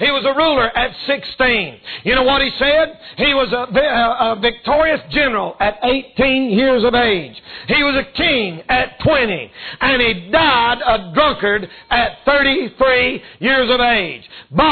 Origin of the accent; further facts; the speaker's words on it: Marion, North Carolina, United States; I grew up in Marion, and all my life in Marion, it was a dry county.